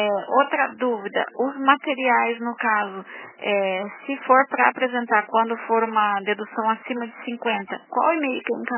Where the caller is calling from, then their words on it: Maringá, Paraná, Brazil; eu sou aqui do Maringá do Paraná